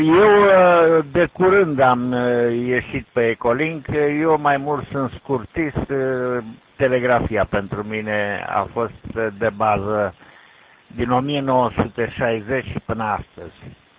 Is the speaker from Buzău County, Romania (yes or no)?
yes; Buzău, Buzău County, Romania; moved away as an adult; also born or lived in Iași; La 50 de ani am plecat din Buzău și … ultima dată, dar am fost și pe la Pitești și student la Iași.